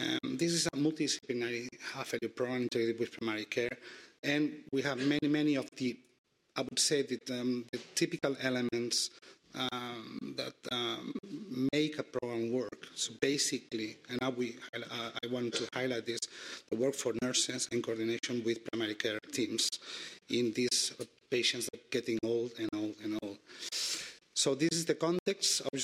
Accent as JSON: {"language": "English", "town": "Barcelona", "region": "Catalonia", "country": "Spain", "second_language": "English", "said": "this is the map of Barcelona, and I come from Barcelona, obviously."}